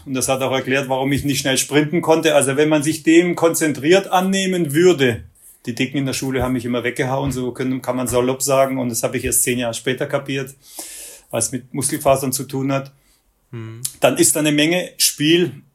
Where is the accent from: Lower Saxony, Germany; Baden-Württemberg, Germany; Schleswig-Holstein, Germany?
Baden-Württemberg, Germany; Marbach am Neckar; Ich bin übrigens auch im Schwäbischen aufgewachsen. Ich bin in Marbach am Neckar geboren.